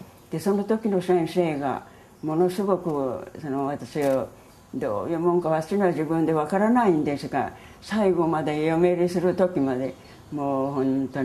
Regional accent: Saka, Hiroshima, Japan; 坂町で坂村でした、あの田舎でしたから。

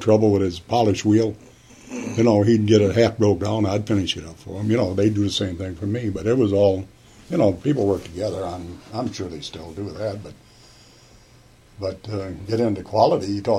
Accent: Lansing, Michigan, United States; also born or lived in East Tallis; Well, I was born in East Tallis, but most of my life was here in Lansing area.

